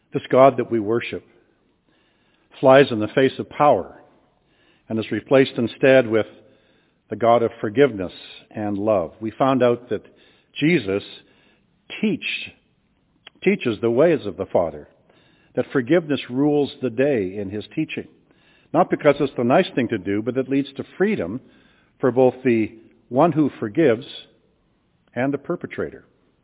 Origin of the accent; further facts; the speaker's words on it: Winnipeg, Manitoba, Canada; I grew up in Winnipeg, just a short drive from Indigenous residential schools that were just minutes from my own home.